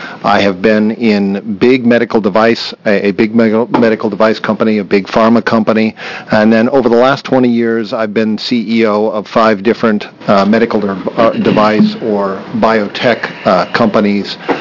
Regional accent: Portland, Oregon, United States; I grew up in Portland, moved back to Portland for personal reasons about a year and a half ago

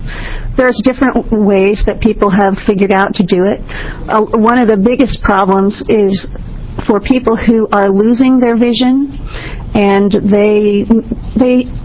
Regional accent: Eugene, Oregon, United States; I'm also from Eugene, Oregon.

